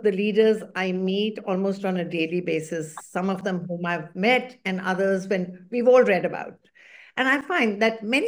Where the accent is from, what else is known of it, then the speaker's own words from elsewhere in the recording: India; being a girl growing up in India with a disability in the 1960s and 70s was not at all easy.